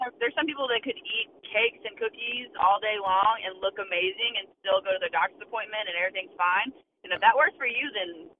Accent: Durham, North Carolina, United States; it worked out perfect because I'm from North Carolina, Durham, North Carolina.

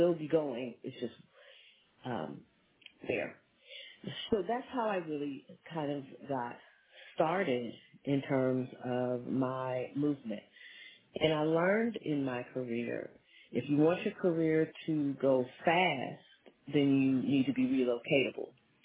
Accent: Missouri, United States; So I'm a Midwest girl. I grew up in the Show Me State.

